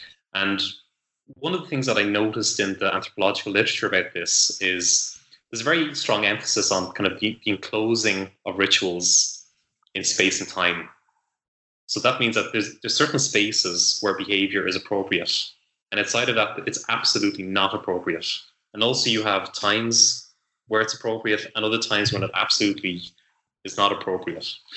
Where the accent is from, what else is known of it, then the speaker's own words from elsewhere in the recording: Ireland; I'm from Ireland